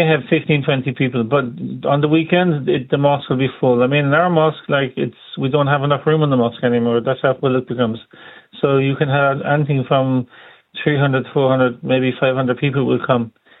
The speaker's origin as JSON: {"language": "English", "country": "Ireland", "said": "I'm Irish, so those who are from the Arab worlds, from Pakistan or India, Bangladesh, who enjoy their type of food"}